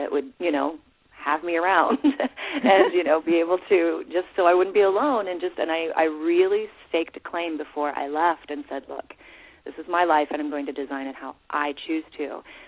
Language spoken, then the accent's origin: English; Columbus, Ohio, United States; I'm from originally from Columbus, Ohio, so more out your way, Elizabeth.